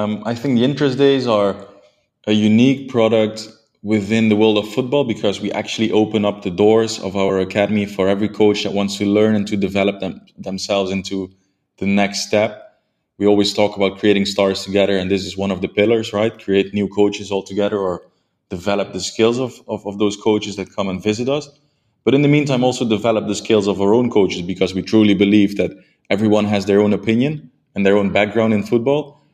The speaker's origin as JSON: {"language": "English", "town": "Sittard", "region": "Limburg", "country": "Netherlands", "tie": "born or raised there", "said": "Fortuna Sittard in the south of the country. It's my hometown team, so the team I always supported as a kid."}